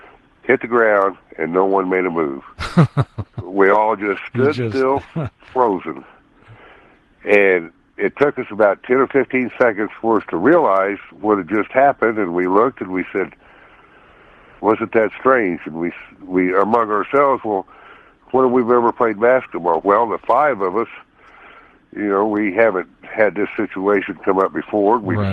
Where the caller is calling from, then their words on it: Wichita, Kansas, United States; Calling to tell you I'm from Wichita on KFH 1240